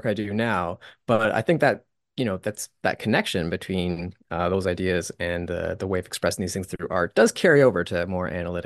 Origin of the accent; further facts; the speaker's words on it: Canada; I'm also Canadian, so I took grade 12 English